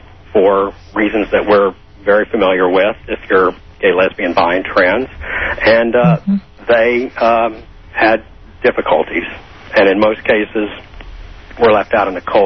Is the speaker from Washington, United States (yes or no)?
no; Port Arthur, Texas, United States; And I'm from Port Arthur, Texas, about 90 miles from Houston.